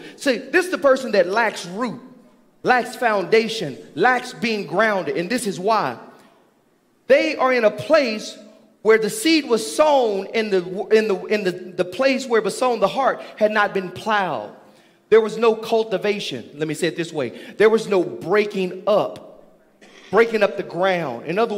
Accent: Littlefield, Texas, United States; Now, I'm from a small town. For you who don't know, I'm from Littlefield, Texas, 140 McCarty Street.

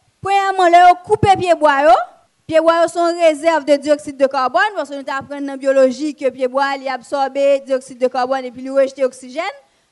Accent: Haiti; moi-même quand je suis haïtienne je dis am fier am content suis haïtienne

